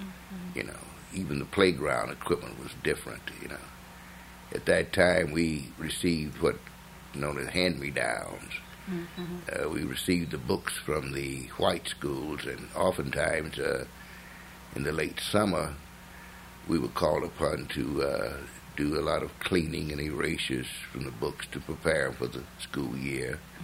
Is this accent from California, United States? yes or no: no; North Carolina, United States; I grew up on Grove Street, South Grove, right at the intersection of what's now known as Hilliard Avenue.